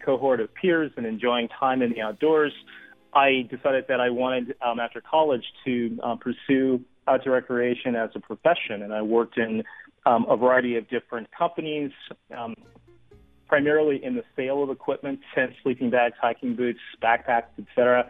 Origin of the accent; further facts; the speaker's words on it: Los Angeles, California, United States; Well, as an African-American myself, having grown up in Los Angeles, I'm originally from California